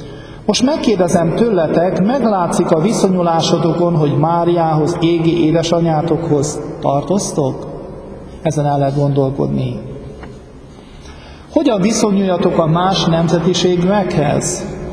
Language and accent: Hungarian; Transylvania, Romania; Vagy mi, akik hogy ott vagyunk ugye Erdélyben, mert ugye a románokon a többségben, akkor mi lent vagyunk.